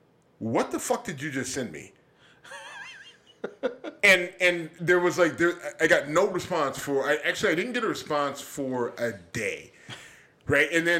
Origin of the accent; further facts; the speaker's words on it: Ohio, United States; I'm from Northeast Ohio.